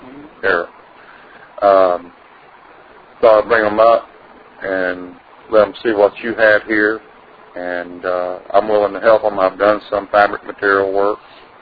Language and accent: English; Ocean Isle, North Carolina, United States; I'm from Ocean Isle, Holden Beach area also